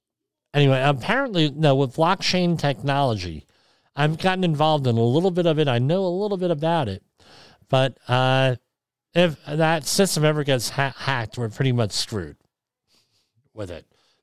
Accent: Woodbridge, New Jersey, United States; In my hometown of Woodbridge, New Jersey, they used to have advertisement for a local restaurant, the Rio Diner, world-famous Rio Diner, by the way.

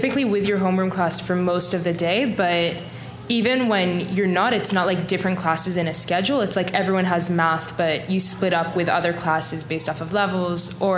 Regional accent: Tel Aviv, Tel Aviv District, Israel; also born or lived in Boston; I'm from Tel Aviv, but I was born in Boston. A lot of people ask me why I don't have an Israeli accent.

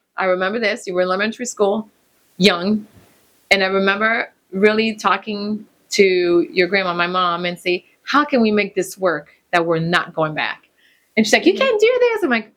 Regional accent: Montreal, Quebec, Canada; now in United States; oh yeah, I'm from Montreal, but technically like I've lived here longer.

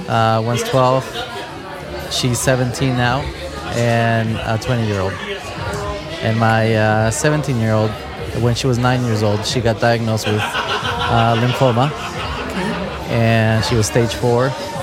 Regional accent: Decatur, Texas, United States; From Texas, North Texas.

